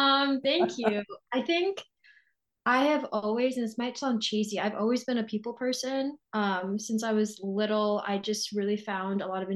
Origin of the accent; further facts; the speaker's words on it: Delaware, United States; I was born and raised in Delaware, but my parents are from Punjab, India. They immigrated to the United States in 1998 is when they came. I grew up as a Sikh.